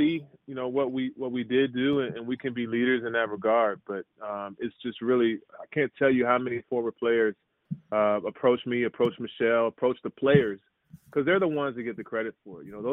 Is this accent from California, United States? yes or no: no; Maryland, United States; We grew up in Maryland.